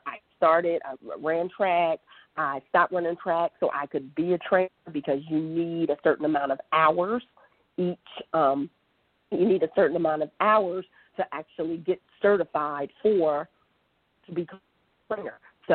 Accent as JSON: {"language": "English", "region": "New Jersey", "country": "United States", "said": "So I'm from New Jersey, so I'm from the East Coast"}